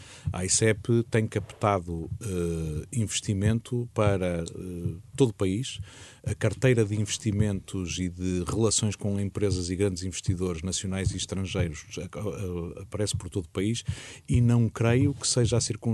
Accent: Matosinhos, Norte, Portugal; Eu sou do Porto, sou de Matosinhos, melhor dizendo, tenho aqui o meu coração

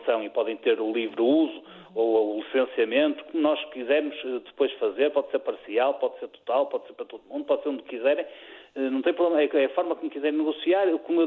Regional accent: Porto, Norte, Portugal; eu sou do Porto

